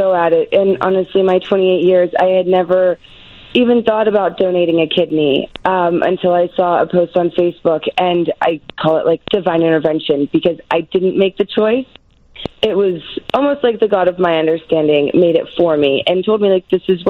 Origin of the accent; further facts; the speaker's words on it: Pittsburgh, Pennsylvania, United States; I am from Pittsburgh.